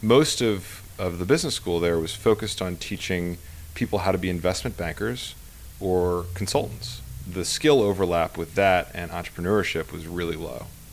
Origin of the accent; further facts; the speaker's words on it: Pennsylvania, United States; moved away as an adult; No, actually, I grew up in Pennsylvania, of all places.